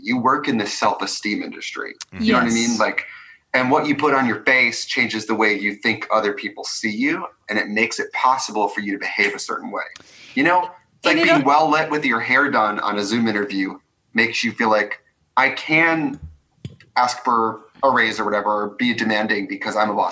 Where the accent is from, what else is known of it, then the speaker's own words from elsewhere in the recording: Midwest, United States; it's clear that I'm from the Midwest.